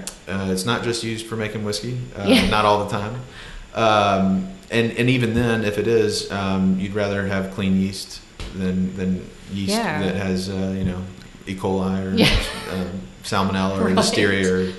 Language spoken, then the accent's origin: English; Memphis, Tennessee, United States; also born or lived in Knoxville; So I'm from Memphis, Tennessee.